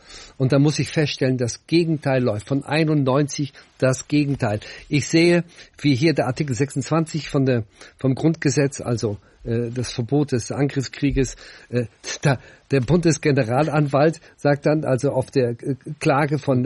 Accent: Northern Germany, Germany; ich bin ja, wie gesagt, 46 geboren, 6 Wochen nach der Vertreibung meiner Eltern aus Schlesien in Norddeutschland, aufgewachsen oder in die Schule gegangen

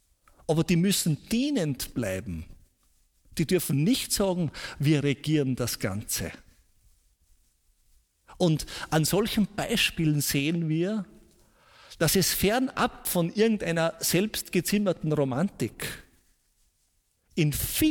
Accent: Salzburg, Austria; Ich bin in den Salzburger Alpen aufgewachsen, in einem kleinen Bergdorf.

